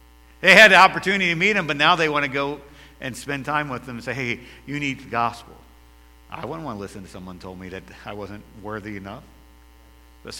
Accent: Maryland, United States; moved away as an adult; You know, I'm from Maryland, so, you know, it was 29 years up north. Now, I'm 16 years in the south now

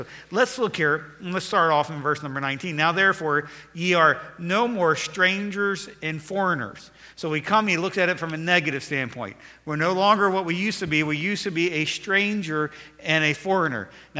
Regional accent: Maryland, United States; I know I'm not all the way up north. I know I'm from Maryland, but when I came down south, this first time

